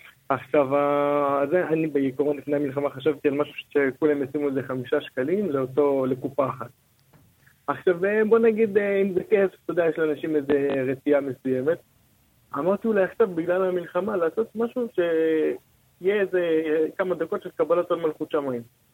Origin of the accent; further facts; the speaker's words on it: Bnei Brak, Tel Aviv District, Israel; אני מבני ברק.